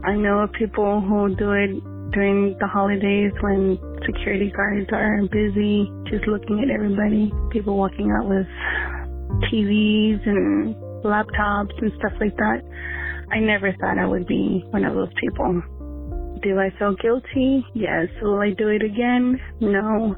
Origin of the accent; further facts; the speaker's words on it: Texas, United States; My name is, and I am from Texas.